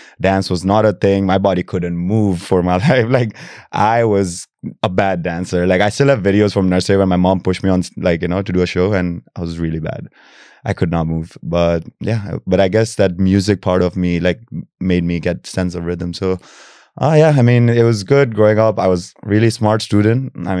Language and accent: English; Tanzania; Well, I come from Tanzania, so that's a big, big part of my identity. You know, born and raised there.